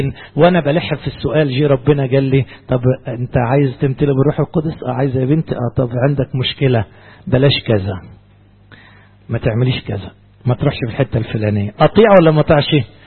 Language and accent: Arabic; Upper Egypt, Egypt; وكان كيس القطن عندنا في الصعيد حجم عائلي كده زمان